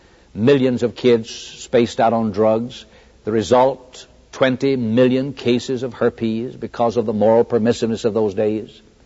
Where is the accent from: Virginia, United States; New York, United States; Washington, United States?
Virginia, United States; Lynchburg; God allowed me, a 22-year-old fresh graduate out of Baptist Bible College, Springfield, Missouri, to come here to my hometown, where I'd been born 22 years earlier, and start this congregation.